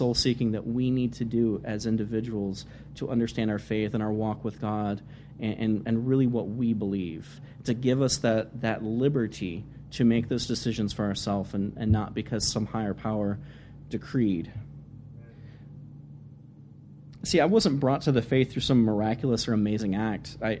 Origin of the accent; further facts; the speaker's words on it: United States; I'm an American, and I grew up in America